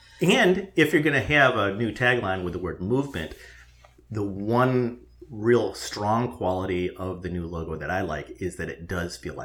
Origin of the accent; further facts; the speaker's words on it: Milford, Michigan, United States; Growing up with a dad who spent his entire career with General Motors, and I grew up in Milford, Michigan, home of the GM Proving Grounds.